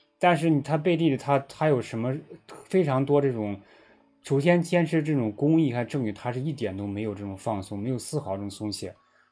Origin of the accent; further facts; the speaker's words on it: Henan, China; 也就是我的家乡河南受灾非常大